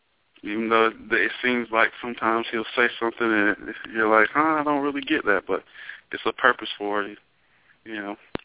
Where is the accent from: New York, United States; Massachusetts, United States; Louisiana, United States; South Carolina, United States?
South Carolina, United States; Williamston; Anderson, good old Anderson County. I'm from Williamston in Anderson, and Williamston's like population of 3,000, small town.